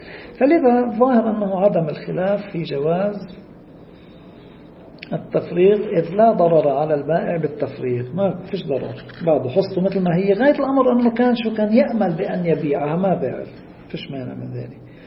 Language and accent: Arabic; Lebanon; مثل هلأ هود عندنا بلبنان مثلا